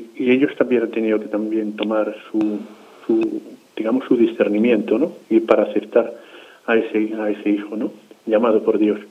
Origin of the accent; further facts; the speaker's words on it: Santander, Cantabria, Spain; born there; yo nací aquí en Santander, capital. Mi edad es de 41 años